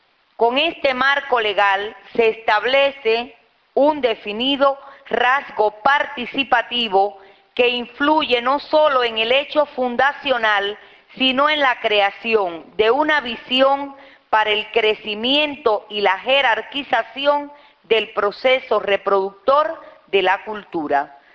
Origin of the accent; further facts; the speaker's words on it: Bayamo, Granma, Cuba; procedemos de Cuba, de la isla de Cuba, que ahí la ven, pero de una zona del oriente cubano. Esa marca que ven ahí es mi provincia, que es la provincia de Granma. Vivimos en la ciudad de Bayamo, una ciudad monumento